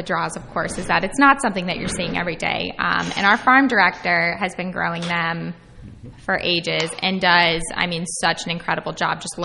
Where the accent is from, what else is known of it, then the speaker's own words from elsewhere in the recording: New Jersey, United States; So, I grew up in Hunterdon County and had no experience on a farm.